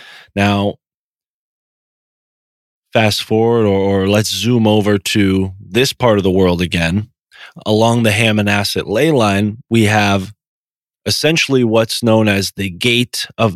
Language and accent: English; Connecticut, United States; For folks who haven't heard, I'm from Connecticut. I live in Connecticut. I'm born here.